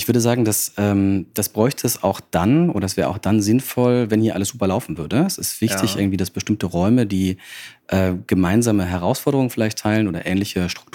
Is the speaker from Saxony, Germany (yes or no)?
yes; Görlitz, Saxony, Germany; now in Berlin, Germany; Ich bin geboren und aufgewachsen in Görlitz. Das ist so ziemlich der östlichste Ort, den wir in Deutschland haben.